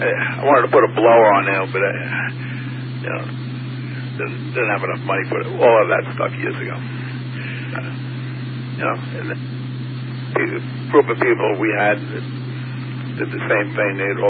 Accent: Queens, New York, United States; You know, I grew up in Queens.

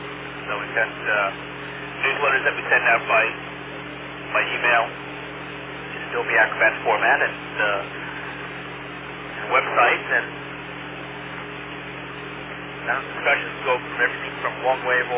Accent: Staten Island, New York, United States; I'm from Staten Island.

